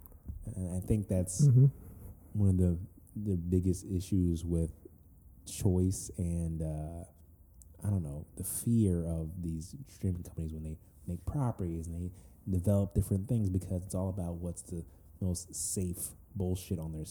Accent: Nigeria; nigga, I'm Nigerian.

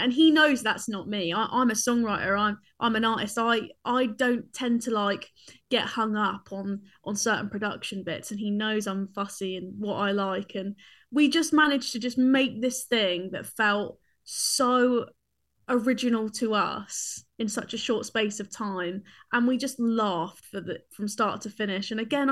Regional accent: South East England, United Kingdom; growing up on the Isle of Wight was so fun. I had such a fun childhood, you know, just surrounded by like beaches. It's a quiet place. It's beautiful as well.

